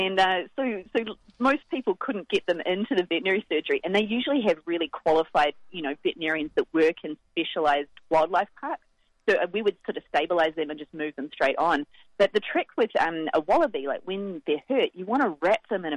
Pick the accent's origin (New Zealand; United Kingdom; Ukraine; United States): New Zealand; moved away as an adult; now in Australia; So I was born in New Zealand and born and raised in New Zealand. And I lived there and went to school there